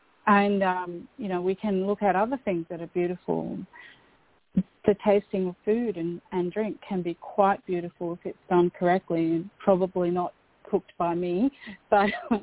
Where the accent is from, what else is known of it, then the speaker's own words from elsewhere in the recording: Scotland, United Kingdom; being Scottish, we always grew up with soccer, football.